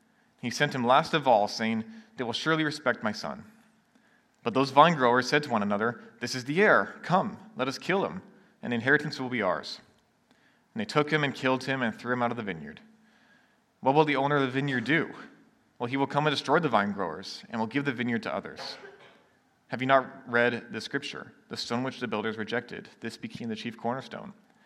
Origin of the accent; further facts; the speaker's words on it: Nanaimo, British Columbia, Canada; I'm born and raised in Nanaimo.